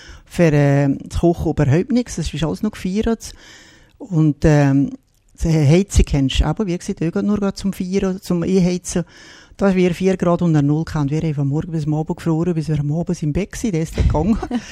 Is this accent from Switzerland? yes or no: yes; Switzerland; bei uns in der Schweiz